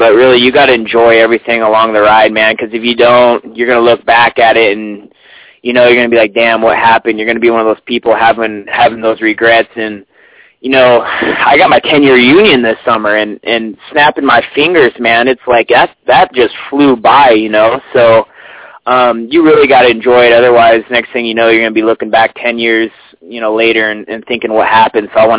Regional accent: Okanogan, Washington, United States; Starting out back home in good Okanagan, Washington. That's where my hometown is.

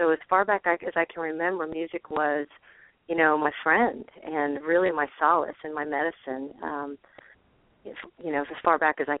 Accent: San Antonio, Texas, United States; born there; I was born in San Antonio, Texas, my cultural home, and so I would be hearing country music and pop music, and I would also be hearing music from across the border.

